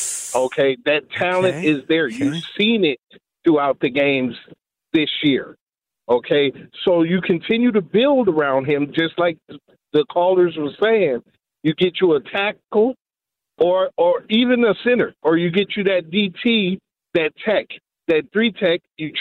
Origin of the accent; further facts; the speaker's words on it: Hoffman Estates, Illinois, United States; Yeah, I'm from Hoffman Estates.